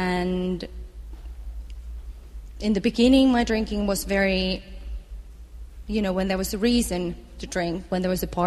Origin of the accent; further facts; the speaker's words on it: Finland; born there; English is a second language; And I was born in Finland, youngest of three children.